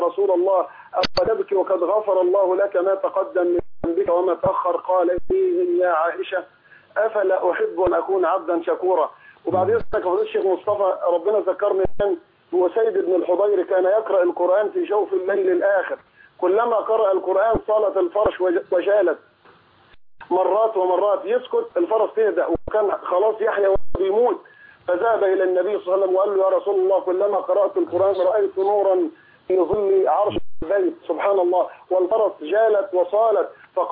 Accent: Umm Khanan, Monufia Governorate, Egypt; أن أهني أهالي قريتي قرية أم خنان واسمها منوفية من مقر جمعية الرحمة الخيرية بعيد الفطر المبارك

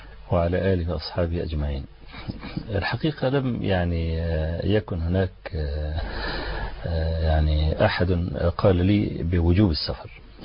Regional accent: Egypt; أروح خد الطب الألماني ونضمه على الطب عندنا في مصر

